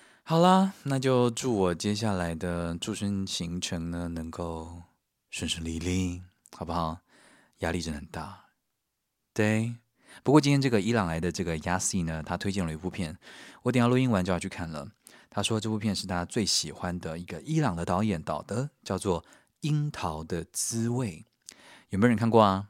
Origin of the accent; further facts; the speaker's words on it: Taiwan; 我就说：“我从台湾来的啊。”